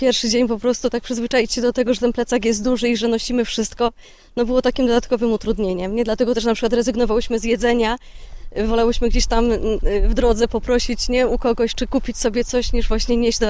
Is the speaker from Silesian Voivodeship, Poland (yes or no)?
no; Pleszew, Greater Poland Voivodeship, Poland; mimo że ja pochodzę z Pleszewa, to jest blisko